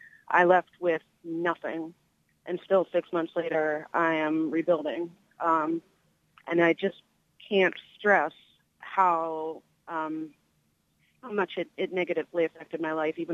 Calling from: Pittsburgh, Pennsylvania, United States; I'm calling from Pittsburgh, and I stepped out of work.

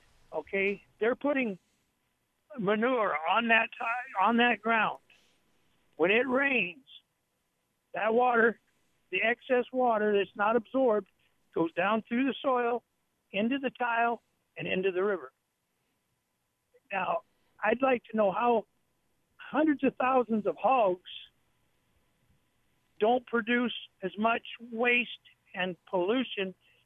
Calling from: Goodell, Iowa, United States; Goodell, Iowa.

